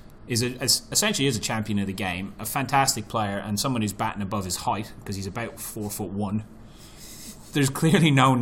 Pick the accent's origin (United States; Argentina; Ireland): Ireland; So I'm from Ireland.